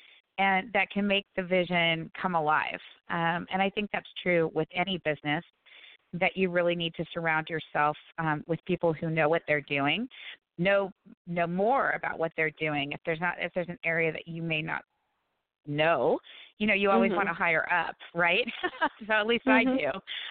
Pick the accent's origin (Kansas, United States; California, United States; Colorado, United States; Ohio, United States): California, United States; San Diego; I grew up in San Diego and been going to Coronado for my whole life